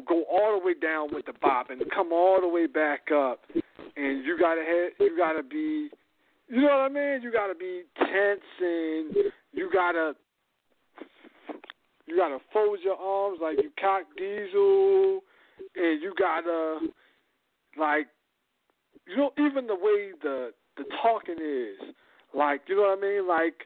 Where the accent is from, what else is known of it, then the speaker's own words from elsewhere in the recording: Baltimore, Maryland, United States; listen, I grew up in the city. I grew up in Beemore. Like, so I see this a lot. I lived in the hood.